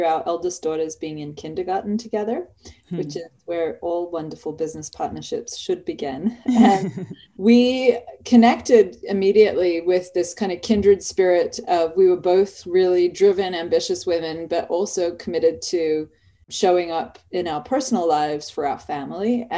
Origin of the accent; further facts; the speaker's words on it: Australia; You can hear from my accent, I'm Australian.